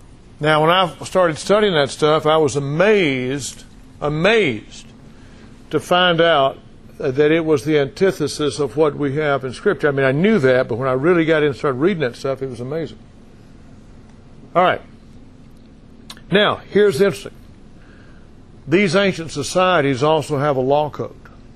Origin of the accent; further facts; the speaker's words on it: the South, United States; I love hymns. I was born and raised in the South. Y'all probably couldn't tell, could you? But I was raised on hymns.